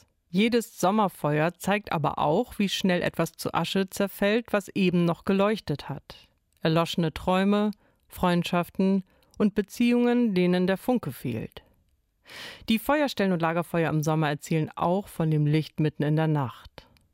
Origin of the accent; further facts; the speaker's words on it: Northern Germany, Germany; Mir ist das zwar als Norddeutsche fremd